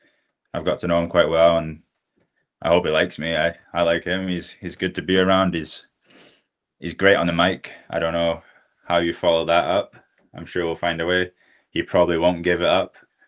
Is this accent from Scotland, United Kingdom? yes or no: yes; Scotland, United Kingdom; I'm Scottish